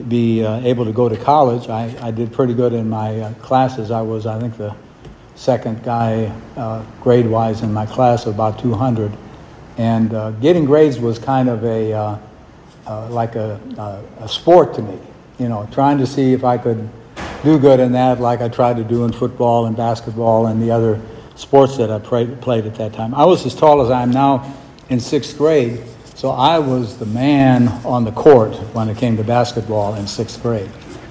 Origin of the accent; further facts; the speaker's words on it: Goshen, Indiana, United States; And I thought I would just work there because Fort Wayne was 60 miles away from my hometown, Goshen, Indiana, and I'd never been far away from home